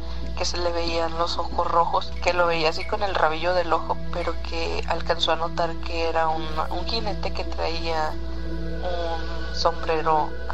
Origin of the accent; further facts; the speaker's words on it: Michoacán, Mexico; de Michoacán.